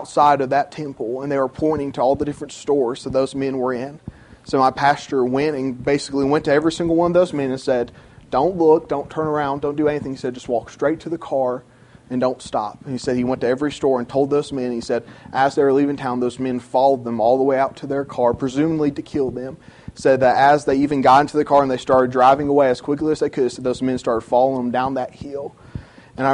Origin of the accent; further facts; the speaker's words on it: South Carolina, United States; I grew up in South Carolina. She grew up in Georgia.